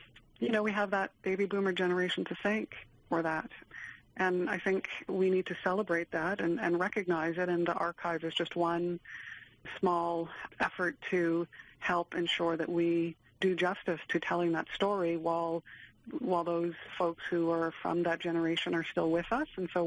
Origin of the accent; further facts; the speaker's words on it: Ontario, Canada; moved away as an adult; now in Nova Scotia, Canada; I'm from Ontario. I moved to Nova Scotia about 20 years ago.